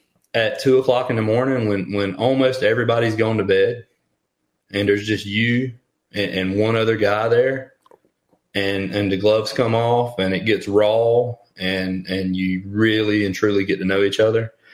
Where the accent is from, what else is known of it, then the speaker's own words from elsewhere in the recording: the South, United States; I grew up in the South. Everybody hears my accent. They're thinking country music, Southern rock, blah, blah. I grew up in a very diverse community.